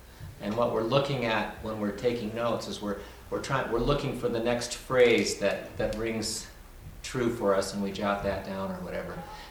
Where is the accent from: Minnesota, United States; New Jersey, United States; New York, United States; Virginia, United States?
Minnesota, United States; also born or lived in Colorado; I'm from Colorado. I grew up in Minnesota. Came to Holden Village 30 years ago.